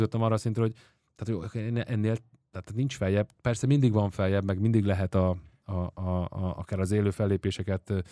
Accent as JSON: {"language": "Hungarian", "country": "Hungary", "tie": "born or raised there", "said": "de én Magyarországon magyarként nőttem föl."}